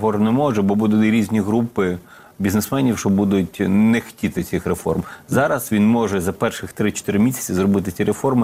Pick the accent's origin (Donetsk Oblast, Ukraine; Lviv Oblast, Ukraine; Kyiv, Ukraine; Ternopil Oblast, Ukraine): Lviv Oblast, Ukraine; Lviv; А сам я зі Львова, звичайно.